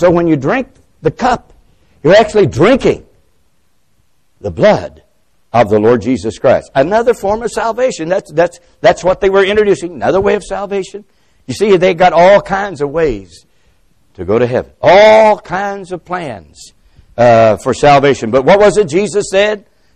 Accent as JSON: {"language": "English", "country": "United States", "said": "I was from America, and I'd come there to speak."}